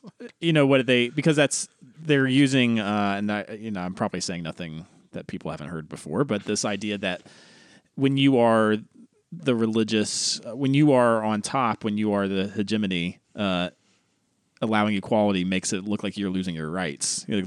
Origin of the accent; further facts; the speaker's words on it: North Carolina, United States; I never met a Jim Bob growing up in North Carolina, by the way.